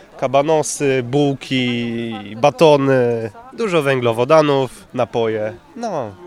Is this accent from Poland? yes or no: yes; Wrocław, Lower Silesian Voivodeship, Poland; jestem licealistą z Wrocławia, z centrum.